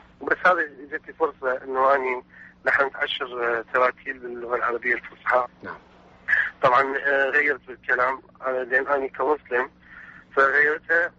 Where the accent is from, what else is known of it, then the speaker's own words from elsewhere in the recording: Iraq; وهديتي هذا الى بلدي الام العراق